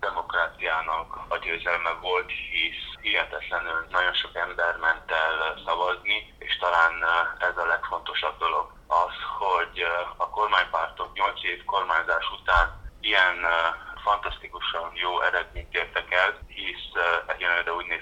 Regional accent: Arad County, Romania; itthon a szülőföldünkön tudjunk magyarként boldogulni

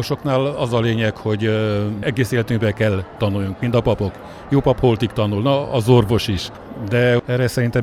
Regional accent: Arad, Arad County, Romania; mindig hangoztattam, hogy hát bánsági vagyok, mert én Aradot valahogy úgy szoktam meg, hogy régebb úgy volt, hogy bánsági régió, mindig hangoztattam az aradi meg a bánsági mi voltomat.

